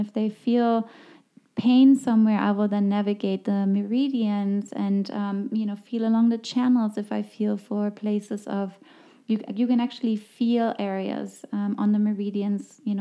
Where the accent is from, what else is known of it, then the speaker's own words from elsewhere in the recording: Germany; English is a second language; moved away as an adult; also born or lived in London; now in New York, United States; with my accent, you can hear I'm not from the United States originally. I'm from Germany, and I lived there until, well, I lived in London for a moment, but I moved to New York when I was 25.